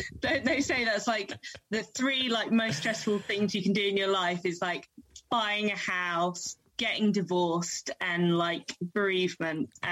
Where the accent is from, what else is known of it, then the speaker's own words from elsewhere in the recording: London, United Kingdom; No, I'm actually from West London, born and bred.